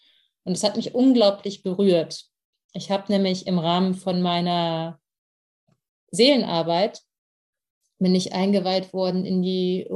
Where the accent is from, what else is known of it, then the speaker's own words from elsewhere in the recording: Germany; Und ich meine, ich bin Deutsche.